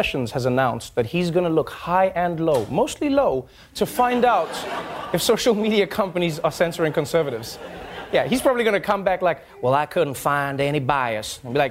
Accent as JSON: {"language": "English", "country": "South Africa", "said": "All of a sudden, I'm just a South African baby slammer. That's who I am."}